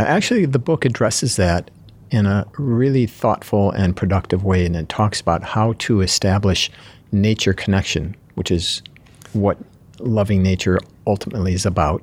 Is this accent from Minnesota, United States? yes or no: no; Illinois, United States; So I grew up in Northern Illinois, and I referred to myself as a free-range kid. When I was seven, my family moved to the country